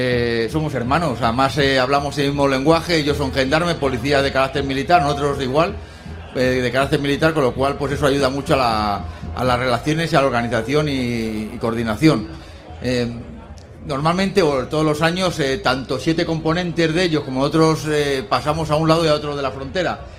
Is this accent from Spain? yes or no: yes; Extremadura, Spain; un poquito más lejos. Yo soy de Extremadura, pero bueno.